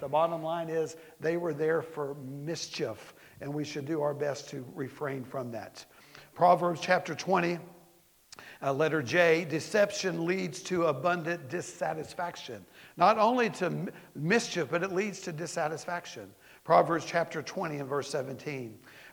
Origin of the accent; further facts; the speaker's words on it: Florida, United States; I remember one time that growing up in Florida, our dog really thought he wanted to catch that skunk until he did.